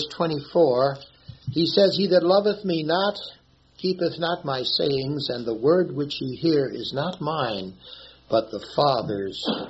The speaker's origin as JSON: {"language": "English", "town": "Wilmette", "region": "Illinois", "country": "United States", "tie": "born or raised there", "said": "I was raised in Wilmette, Illinois, and there's a Baha'i temple there right at the harbor of Wilmette."}